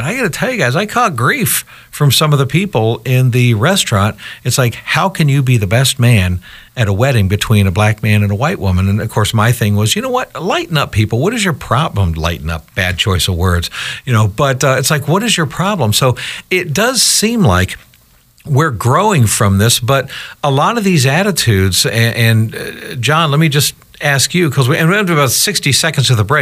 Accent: Columbus, Ohio, United States; now in Michigan, United States; But, you know, I grew up in Columbus, Ohio, and Columbus, Ohio is, I mean, it's not the Deep South

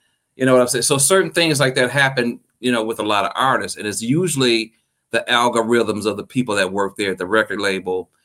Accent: Clarksdale, Mississippi, United States; born there; Well, I was born in Clarksdale, Mississippi, and had to go back to Clarksdale pretty much every summer. Mm-hmm. That and Marks, Mississippi. My mother was from Marks and my father was from Clarksdale, Mississippi.

